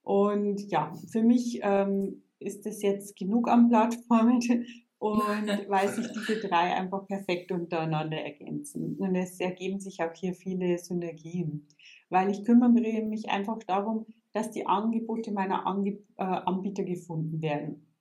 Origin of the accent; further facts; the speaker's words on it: Bavaria, Germany; Ich komme aus Bayern.